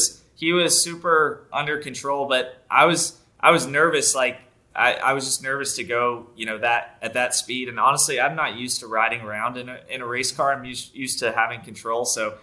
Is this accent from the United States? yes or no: yes; North Carolina, United States; And it's cool because I grew up in North Carolina, and it's one of those historic tracks in North Carolina, and kind of going back to our roots.